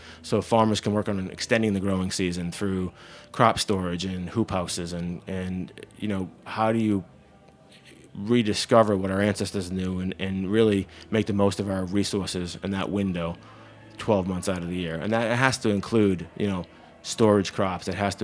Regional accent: Massachusetts, United States; now in New Paltz, United States; I grew up farming in Massachusetts, diversified operations, livestock, and produce.

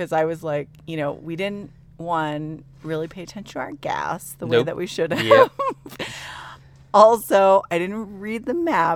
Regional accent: Colorado, United States; Well, I grew up in Colorado driving on a lot of windy, narrow mountain roads

